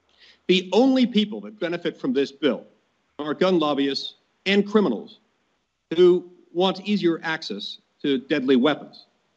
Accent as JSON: {"language": "English", "town": "Salt Lake City", "region": "Utah", "country": "United States", "tie": "born or raised there", "said": "the Salt Lake Tribune, my hometown paper"}